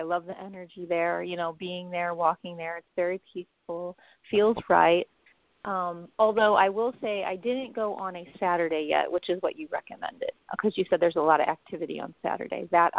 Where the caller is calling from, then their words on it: Austin, Texas, United States; in Austin, Texas.